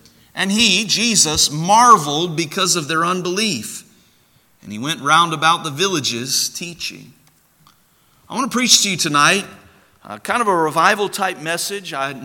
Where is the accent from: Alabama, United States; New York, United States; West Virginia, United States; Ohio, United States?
Ohio, United States; Cincinnati; I grew up in Cincinnati, Ohio. That's where I'm originally from, and my mom and dad still live there, and my sister lives there